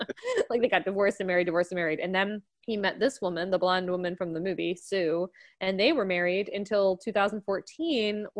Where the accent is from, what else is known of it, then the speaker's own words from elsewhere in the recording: New York, United States; don't worry, I'm a New Yorker.